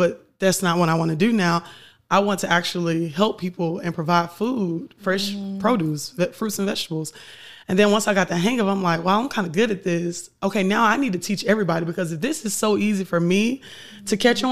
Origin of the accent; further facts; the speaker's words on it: Atlanta, Georgia, United States; You know, we're from Atlanta.